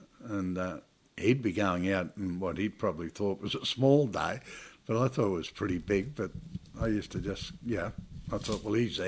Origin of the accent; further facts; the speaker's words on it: Freshwater, New South Wales, Australia; born there; I was born in Harbord, or Freshwater as they call it now, in the Northern Beaches, New South Wales.